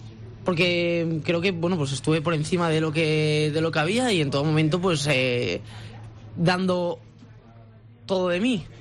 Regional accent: France; Spanish is a second language; Claro, bueno, y además soy francés

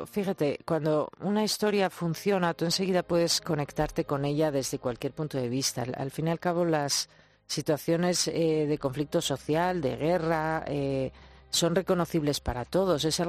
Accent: Spain; nosotros como españoles

